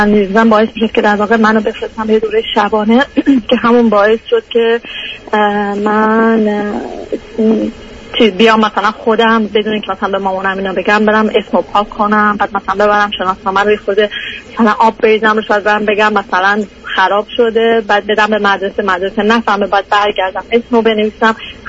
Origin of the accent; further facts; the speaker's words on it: Iran; moved away as an adult; 8 سال که از ایران خارج شدم اومدم اروپا فوق لیسانس و با ویزای استودنتی اومدم.